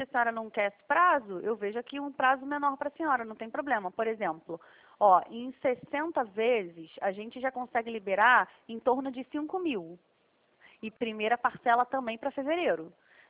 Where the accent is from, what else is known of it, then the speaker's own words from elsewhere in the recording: Rio de Janeiro, Brazil; a gente é aqui do Rio mesmo.